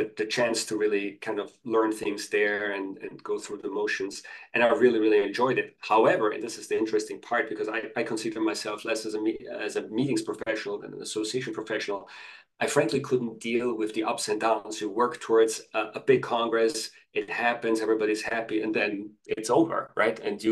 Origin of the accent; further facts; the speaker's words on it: Vienna, Austria; I'm from Vienna, Austria. So Vienna is one of the leading meetings destinations. There's always something going on in Vienna.